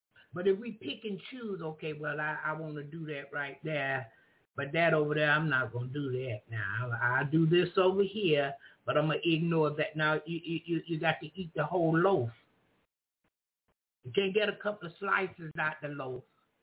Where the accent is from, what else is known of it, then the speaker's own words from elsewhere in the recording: Jacksonville, Florida, United States; I'm from Jacksonville, Florida. It's a church on every corner, it appears.